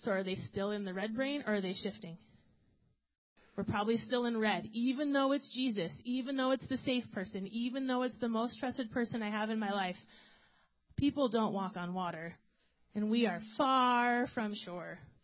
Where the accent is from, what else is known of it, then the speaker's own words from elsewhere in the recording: Idaho, United States; And I grew up going on Lake Coeur d'Alene in North Idaho a lot, which is a giant lake.